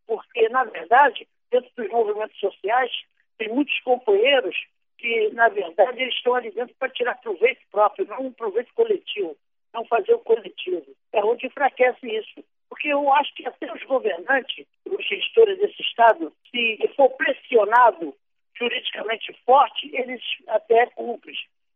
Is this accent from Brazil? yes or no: yes; Rio de Janeiro, Brazil; eu sou aqui do Estado do Rio de Janeiro.